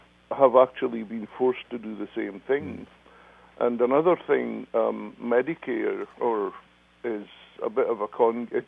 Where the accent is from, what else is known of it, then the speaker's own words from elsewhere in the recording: Scotland, United Kingdom; now in United States; I worked in my home country, Scotland, for, quite a few years